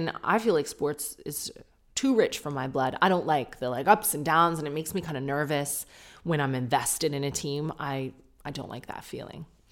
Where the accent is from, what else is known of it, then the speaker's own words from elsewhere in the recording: Canada; No offense, I know I actually have a lot of Australian listeners. And you probably hate the Canadian accent, so we're square.